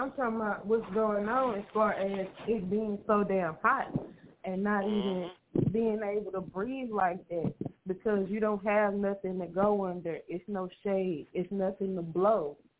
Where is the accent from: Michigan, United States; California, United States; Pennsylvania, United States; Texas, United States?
Texas, United States; Houston; When I go back to where, well, I'm from Houston, but when I go back where we from